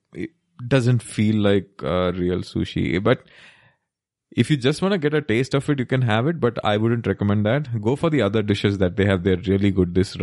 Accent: Kerala, India; We are from Kerala. They have different kind of biryani there.

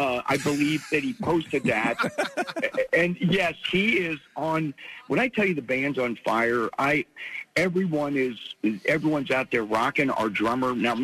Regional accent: Pennsylvania, United States; growing up in Pennsylvania, coming to many a ball game.

